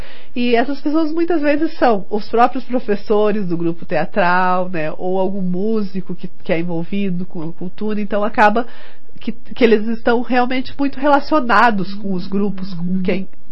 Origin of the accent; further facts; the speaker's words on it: Brazil; a gente é brasileiro, a gente insiste